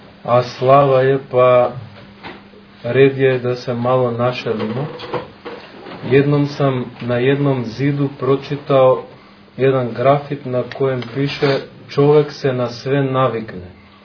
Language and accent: Serbian; Skopje, North Macedonia; Sa obzirom da dolazim iz Skoplja, moj se govor zaista ne razlikuje puno od govora ljudi sa Kosova i Metohije